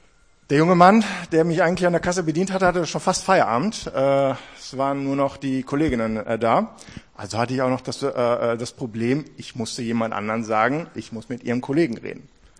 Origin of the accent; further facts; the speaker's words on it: Oberhausen, North Rhine-Westphalia, Germany; born there; Ich bin gebürtig aus Oberhausen, wohne auch noch dort, bin aber Teil der Ruhr City Church in Bochum seit, jetzt sind schon 2 Jahre.